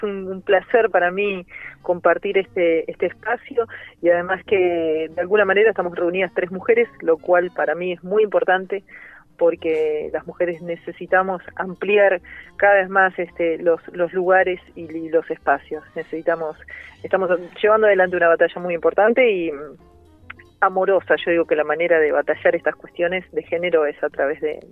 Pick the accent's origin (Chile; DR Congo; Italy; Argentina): Argentina; Rosario, Santa Fe; así que yo me considero siempre rosarina. Cuando me preguntan, yo digo, yo soy rosarina.